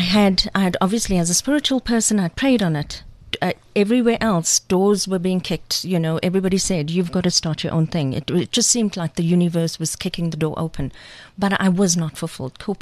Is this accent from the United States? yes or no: no; South Africa; I'm a woman, I'm black, I'm intelligent. Why can't I? I'm South African, born and bred.